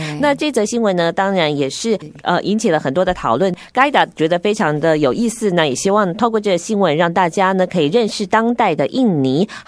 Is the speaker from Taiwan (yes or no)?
yes; Taiwan; 比如说像我们台湾人啊、台湾现在生活在一个比较开放的时代里面